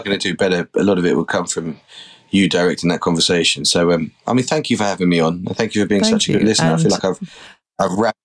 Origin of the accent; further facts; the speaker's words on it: London, United Kingdom; because I grew up in London to part of an amazing family.